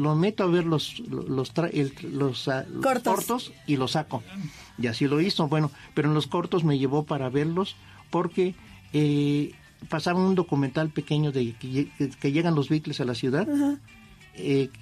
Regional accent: Acapulco, Guerrero, Mexico; born there; Yo nací en Acapulco.

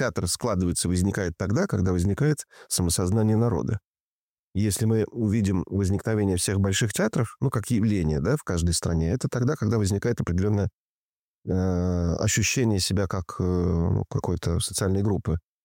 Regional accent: Latvia; moved away as an adult; Вырос я в Латвии, но поехал учиться и профессию там получил.

